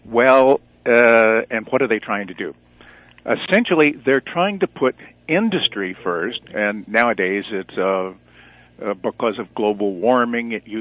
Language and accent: English; Texas, United States; now in Seattle, United States; Years and years ago, I came from Texas originally and moved to the Pacific Northwest near Seattle, where I live now and have for all of that time, 50 years almost.